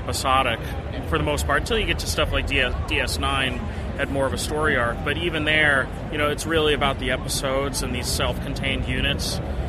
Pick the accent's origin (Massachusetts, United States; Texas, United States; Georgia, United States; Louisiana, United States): Massachusetts, United States; Boston; I grew up around Boston my whole life